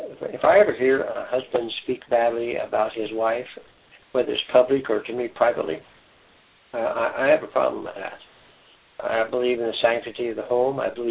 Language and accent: English; United States; I mean, we know that because we're American.